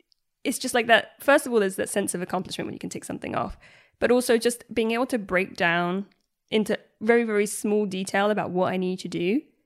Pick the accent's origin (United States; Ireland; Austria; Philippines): Ireland; I am Irish.